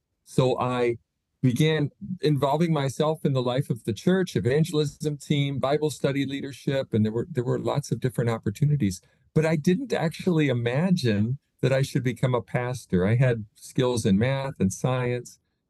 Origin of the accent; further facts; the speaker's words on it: St. Louis, Missouri, United States; But yeah, I grew up in St. Louis, Missouri, and I wanted to go to school out of state. And so I came here to Ann Arbor.